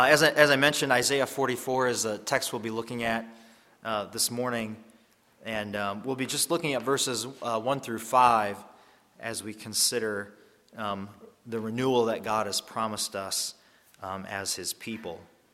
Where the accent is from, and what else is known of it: Minnesota, United States; born or raised there